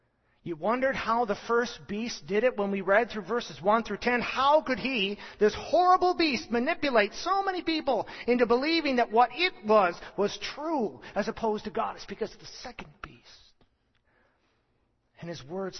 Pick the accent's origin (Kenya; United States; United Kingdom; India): United States; I'm an American, and I can speak to that very, very much so.